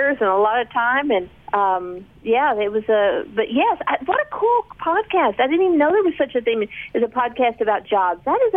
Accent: Texas, United States; No, I was born and raised in Texas. My dad was an electrician, and my mom was a secretary.

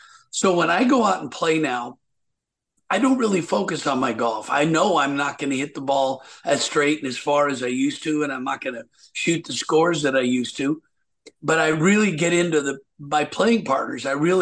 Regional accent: Portland, Oregon, United States; My family, we grew up in Portland, Oregon, where I am coming to you right now.

